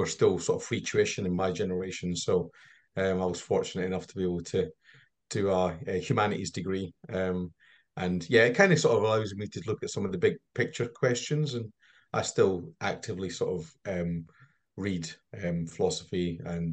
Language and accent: English; Perth, Scotland, United Kingdom; So I'm Scottish. You might detect from my accent. It's not quite pure English. I was born in Perth, in Perthshire